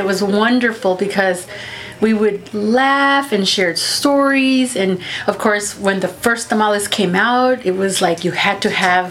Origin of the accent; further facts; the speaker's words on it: Edinburg, Texas, United States; And I'm from Edinburgh, Texas.